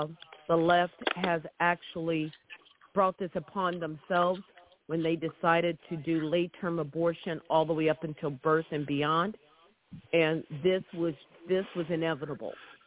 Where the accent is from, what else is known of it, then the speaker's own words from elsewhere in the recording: St. Louis, Missouri, United States; moved away as an adult; now in Illinois, United States; Well, actually, I was born and raised in St. Louis. I moved over to Illinois roughly around 23 years ago with my husband.